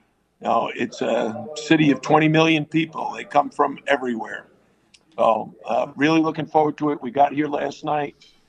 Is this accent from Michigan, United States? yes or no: no; Bronx, New York, United States; Well, I grew up in the Bronx.